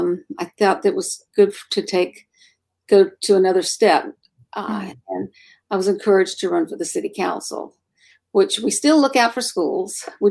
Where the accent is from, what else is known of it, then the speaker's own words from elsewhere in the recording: Virginia Beach, Virginia, United States; So I grew up here in Virginia Beach. I've been here since I was 5 years old. And I graduated from Bayside High School